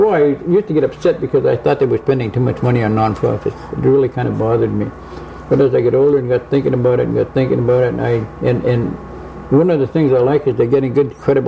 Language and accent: English; Kodiak, Alaska, United States; I'm from Kodiak